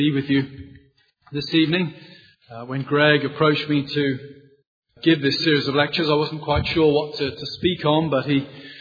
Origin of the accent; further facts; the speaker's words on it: United Kingdom; You can tell from my accent that I didn't grow up on the south side of Philadelphia. I come from Britain, Northern Europe